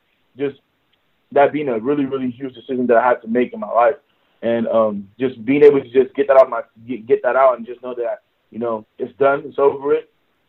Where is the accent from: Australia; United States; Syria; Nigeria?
Nigeria; we're both Nigerian. We're both on the same tribe